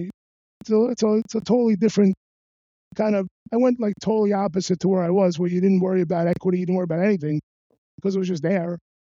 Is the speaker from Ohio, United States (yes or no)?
no; Brooklyn, New York, United States; But I grew up in Brooklyn.